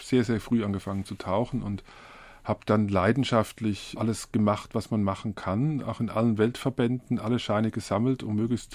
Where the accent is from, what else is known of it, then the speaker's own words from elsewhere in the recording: Switzerland; ich bin in der Schweiz aufgewachsen, aber meine Familie lebte seit Mitte der 60er Jahre größtenteils in Italien.